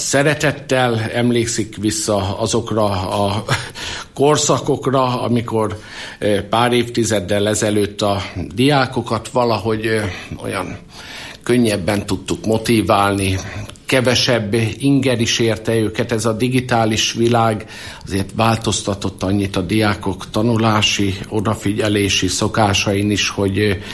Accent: Karcag, Jász-Nagykun-Szolnok, Hungary; also born or lived in Tószeg; now in Kisújszállás, Hungary; Bár Szolnokon születtem 1969-ben, és Tószegre a anyai nagyszülői házhoz kerültem a kórházból, de 1970-től, tehát a gyermekkoromat, eszmélésemet Karcagon töltöttem 1992-ig. Ott jártam Áthos iskolába, gimnáziumba, és 1992-ben a párkapcsolat hozott át Kisújszállásra

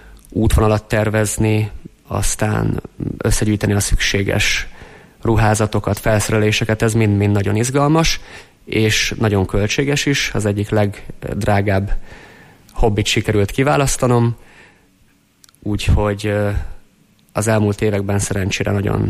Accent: Hungary; Első magyarként sikerült megmászni, úgyhogy erre büszke vagyok

